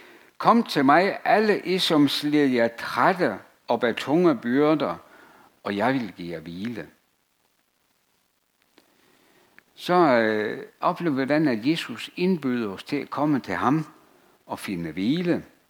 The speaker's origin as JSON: {"language": "Danish", "region": "Jutland", "country": "Denmark", "said": "nu kommer jeg jo fra Jylland"}